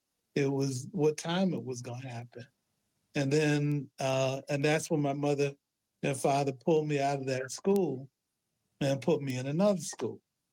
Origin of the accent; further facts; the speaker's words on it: Detroit, Michigan, United States; And so, growing up in Detroit, and so there were other environments, if you trace the history of the city of Detroit, we were considered blockbusters because mm-hmm. we were a Black family that moved into what was considered a white neighborhood